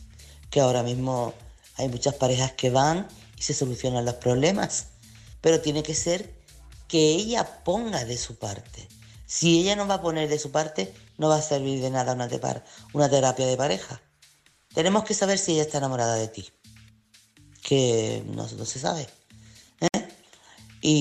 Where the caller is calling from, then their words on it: Chiclana de la Frontera, Andalusia, Spain; corresponsal de Chiclana.